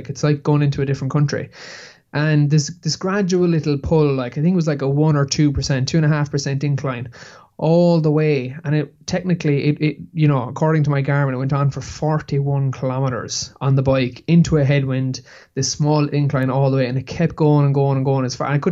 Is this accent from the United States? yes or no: no; Ireland; as Irish people